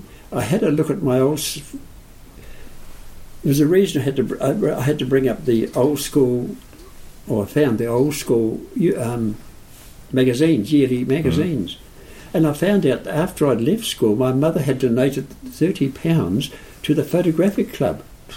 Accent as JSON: {"language": "English", "town": "Levin", "region": "Manawatū-Whanganui", "country": "New Zealand", "said": "Because I was from Levin, going to school, one thing about boarding school I didn't like was you lose your friends because you had friends in Levin."}